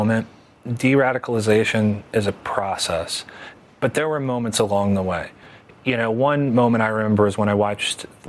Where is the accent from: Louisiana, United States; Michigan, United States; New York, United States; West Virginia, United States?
West Virginia, United States; It's no coincidence that I was from West Virginia in a disenfranchised community and I fell into this.